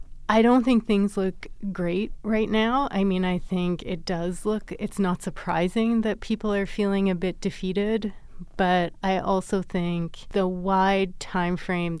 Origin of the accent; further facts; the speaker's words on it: Vancouver, British Columbia, Canada; I grew up in Vancouver at a time where anti-logging protests were really sort of catching the public eye. And I think that had a huge impact on me because I grew up outside of Vancouver itself in an area that kind of bordered a natural forest.